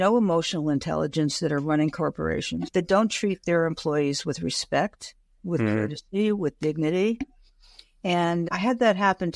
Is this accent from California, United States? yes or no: yes; San Francisco, California, United States; I'm from San Francisco, and I opened up the San Francisco Chronicle, which was the only place you could even look for anything.